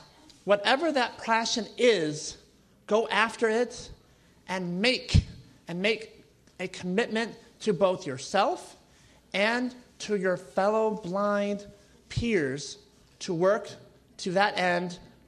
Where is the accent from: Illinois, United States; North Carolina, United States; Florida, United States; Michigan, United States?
Illinois, United States; I have for a long time dreamed of returning back to my home state of Illinois.